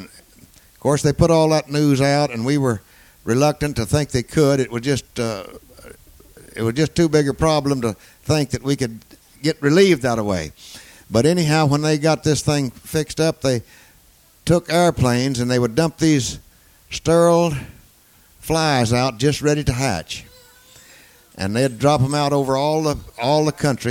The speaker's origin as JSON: {"language": "English", "region": "Texas", "country": "United States", "tie": "born or raised there", "said": "And, of course, I was raised over in Texas, and I was used to them."}